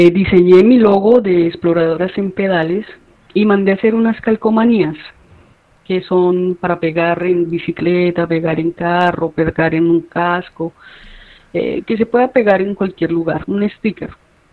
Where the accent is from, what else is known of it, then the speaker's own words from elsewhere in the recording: Colombia; now in Peru; salí de Colombia, ahora estoy sola